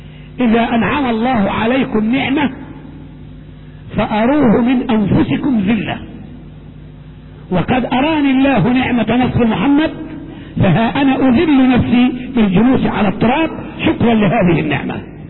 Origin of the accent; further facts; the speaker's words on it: Egypt; ده مشهور عندنا في مصر حتى